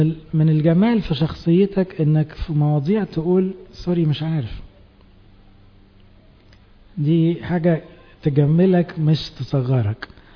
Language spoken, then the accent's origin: Arabic; Egypt; الحقيقة احنا كمجتمع مصري الكلمة دي مكروهة عندنا